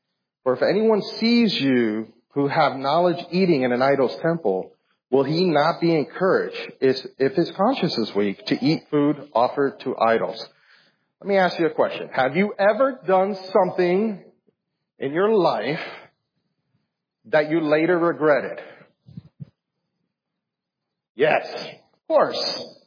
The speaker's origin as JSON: {"language": "English", "town": "Hialeah", "region": "Florida", "country": "United States", "tie": "born or raised there", "said": "I remember growing up in Hialeah, they always put those little concrete blocks so people won't park on the grass."}